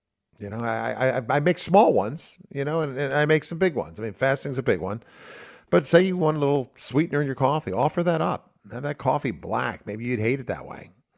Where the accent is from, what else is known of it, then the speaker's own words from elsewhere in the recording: United States; As an American, we take our freedoms for granted, don't we?